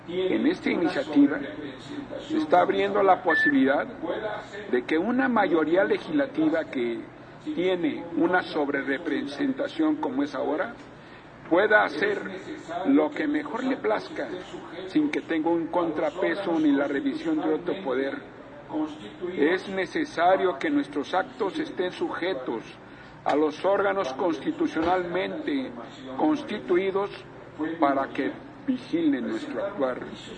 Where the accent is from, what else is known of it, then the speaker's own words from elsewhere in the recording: Querétaro, Mexico; fuera promulgado ahí en mi ciudad natal, en Querétaro